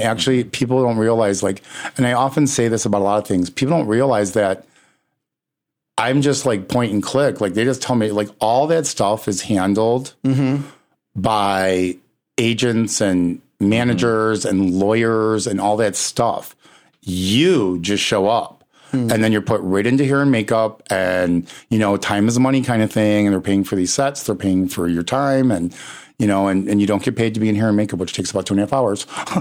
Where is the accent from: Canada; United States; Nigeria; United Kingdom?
United States; Midwest; was mostly stoked because we're both from the Midwest.